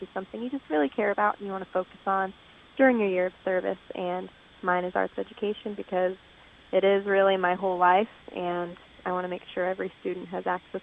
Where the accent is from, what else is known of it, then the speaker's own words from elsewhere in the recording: Quad Cities, United States; also born or lived in Bloomington-Normal; now in Springfield, United States; I grew up in the Quad Cities, and I moved to Bloomington Normal when I went to school at Illinois State, and now I'm in Springfield.